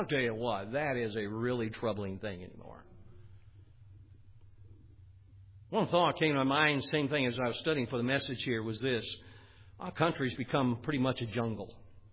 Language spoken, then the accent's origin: English; Chicago, Illinois, United States; I grew up in Chicago. There was Chinatown.